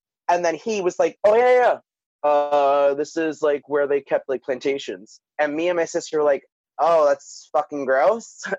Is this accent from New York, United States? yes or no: yes; Staten Island, New York, United States; me and my sister, who are from Staten Island, had, you know, we didn't really know. But me and my sister were teenagers. Like, I was 17